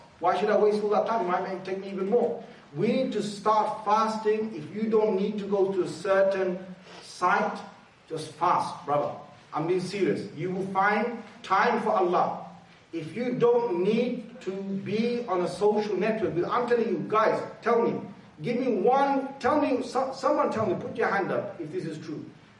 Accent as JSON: {"language": "English", "region": "London", "country": "United Kingdom", "said": "Okay, we're British, we're Londoners, yes."}